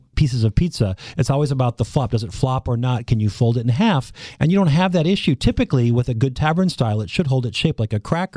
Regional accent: Minnesota, United States; You know, I'm from Minnesota. I went to school in Wisconsin.

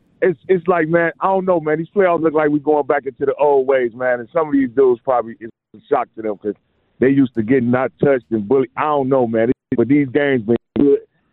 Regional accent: Cleveland, Ohio, United States; But I'm from Cleveland.

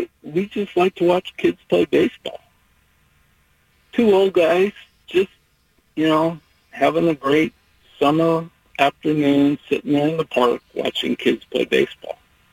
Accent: Portland, Oregon, United States; I grew up here in Portland, and Portland's treated me well.

